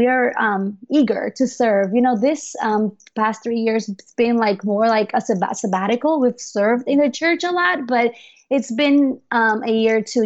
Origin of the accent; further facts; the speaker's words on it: Dominican Republic; now in Wake Forest, United States; Well, I am from the Dominican Republic. That's a beautiful island in the Caribbean.